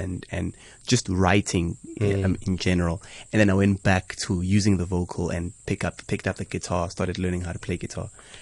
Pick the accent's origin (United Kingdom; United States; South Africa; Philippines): South Africa; Greytown, KwaZulu-Natal; also born or lived in Pietermaritzburg; So, as you know … I'm originally from KZN. I was born in Pietermaritzburg, and then I was adopted in Greytown.